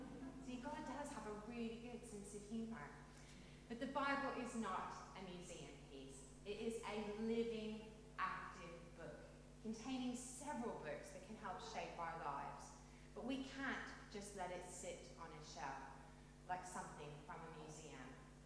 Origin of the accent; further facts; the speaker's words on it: Kentucky, United States; accent: mesh of an accent; now in United Kingdom; Now, I'm originally from Kentucky, but I've now been in England for 19 years, so I do have a mesh of an accent, and it sometimes changes when I get excited.